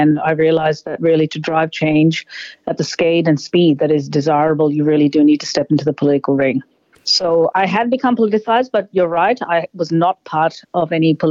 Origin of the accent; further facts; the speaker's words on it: Australia; But I am an Australian, a proud Australian. And I think I represent very much the migrant story of Australia.